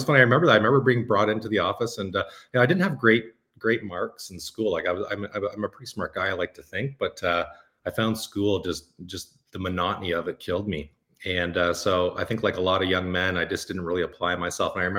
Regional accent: Newmarket, Ontario, Canada; also born or lived in Toronto / Kingston; Yeah, I was born in Newmarket.

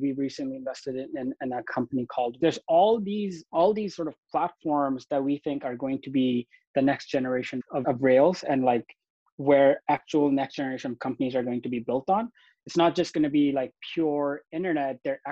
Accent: Bangladesh; I was born and raised in Bangladesh. That's where I'm from. My father was in the army, and classic military brat style, moved every 2 years of my life, always in rural areas, never in the city.

